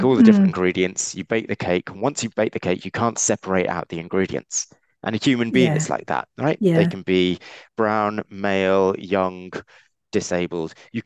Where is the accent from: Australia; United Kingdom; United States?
United Kingdom; England; I was born and brought up in England and Wales, in England.